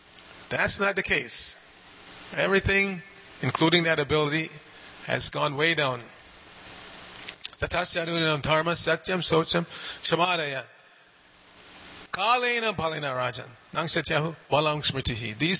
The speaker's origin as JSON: {"language": "English", "region": "New York", "country": "United States", "tie": "born or raised there", "said": "You know, I grew up in New York, and if you look at somebody the wrong way, why are you looking at me like that?"}